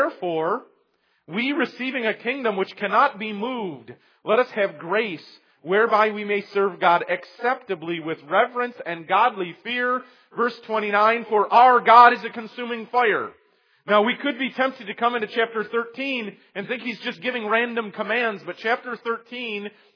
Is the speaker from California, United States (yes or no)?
no; Michigan, United States; I grew up near Detroit, so I can't brag a whole lot.